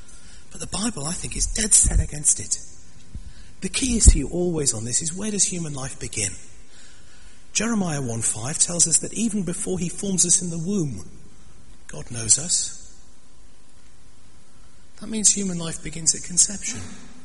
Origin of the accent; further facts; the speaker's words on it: Sunderland, North East England, United Kingdom; That's my hometown, Sunderland.